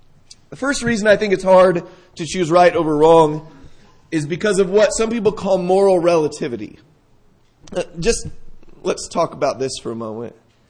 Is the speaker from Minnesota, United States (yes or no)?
no; San Diego, California, United States; When I was a teenager, growing up in San Diego, it was very hard to find people that wanted to do right that were my age.